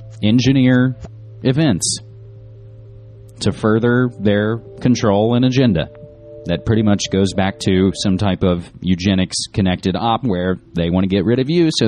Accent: West Virginia, United States; we'll return to my home state of West Virginia, where we have the former governor resigning

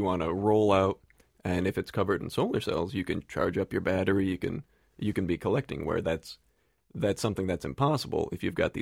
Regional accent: Binghamton, New York, United States; I was born and raised in Binghamton. I've got a lot of family around the area.

